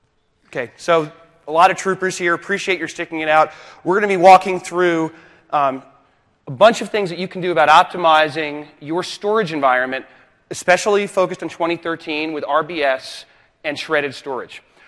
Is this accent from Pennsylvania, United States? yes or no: no; Boston, Massachusetts, United States; As I said, I am from Boston, Massachusetts. How many of you have never been to Boston?